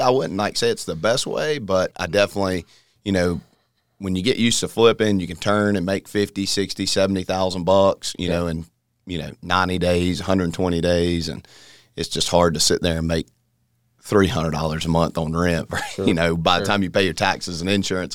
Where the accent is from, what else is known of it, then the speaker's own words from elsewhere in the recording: Greenville, United States; Yeah, born and raised in Greenville.